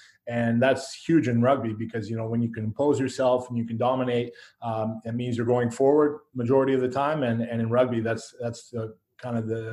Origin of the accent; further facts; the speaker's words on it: Squamish, British Columbia, Canada; I'm some skid from Squamish out in the West Coast